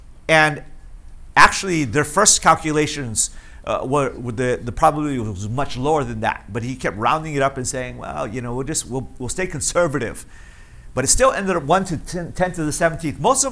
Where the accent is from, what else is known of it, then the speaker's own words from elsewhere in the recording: Hawaii, United States; born there; I'm so glad I was born in Hawaii.